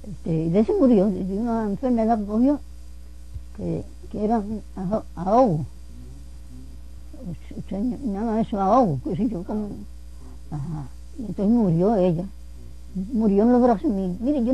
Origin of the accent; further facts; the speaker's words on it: Puerto Rico; no es como los puertorriqueños que los tiramos uno al otro.